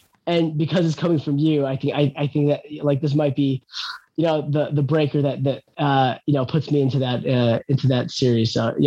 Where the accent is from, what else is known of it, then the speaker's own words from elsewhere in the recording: Chicago, Illinois, United States; I grew up here in the Jordan era, and definitely grew up with a family that loves sports.